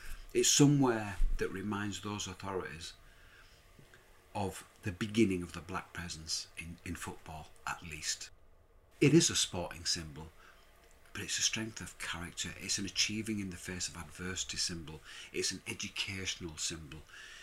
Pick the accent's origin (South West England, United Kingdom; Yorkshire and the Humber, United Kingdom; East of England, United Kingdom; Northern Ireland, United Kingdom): Yorkshire and the Humber, United Kingdom; Leeds; I'm from Leeds